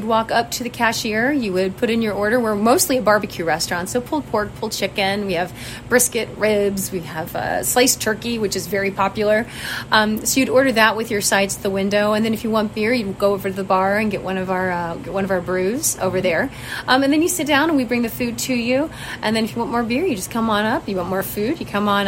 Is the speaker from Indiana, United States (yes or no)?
yes; Goshen, Indiana, United States; moved away as an adult; also born or lived in Providence; Well, I'm originally from Goshen. So born, lived there my whole life until I went to college at IU.